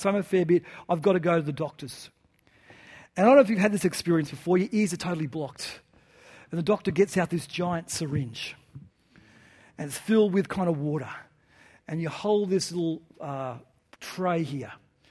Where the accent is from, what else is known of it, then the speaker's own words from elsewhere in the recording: Newcastle, New South Wales, Australia; now in Melbourne, Australia; I grew up in Newcastle on the coast, 10 minutes from the beach, and I just love to go to the water. When we first moved to Melbourne, it was kind of hot